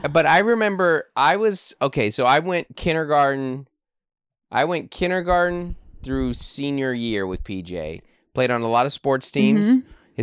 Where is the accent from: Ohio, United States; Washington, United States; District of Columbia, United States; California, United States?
Washington, United States; So anyway, but yes, so growing up in Washington, I went to two pool parties my entire childhood.